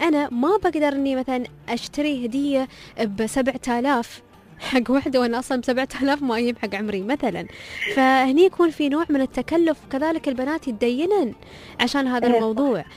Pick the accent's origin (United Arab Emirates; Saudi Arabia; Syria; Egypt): United Arab Emirates; نحن عندنا في الإمارات